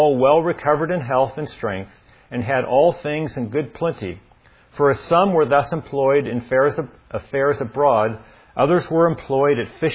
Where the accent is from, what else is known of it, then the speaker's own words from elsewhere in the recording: Arizona, United States; now in California, United States; Again, I grew up in Arizona and moved here to California